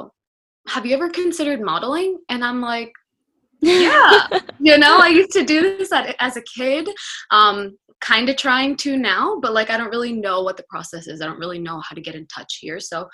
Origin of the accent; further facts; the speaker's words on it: Gujarat, India; first language Gujarati; English is a second language; also born or lived in Mumbai; my family is from a different part of India. We're from Gujarat, which is quite close to Mumbai, but the language is different. So in Gujarat, we speak Gujarati, and Gujarati was my first language even before English.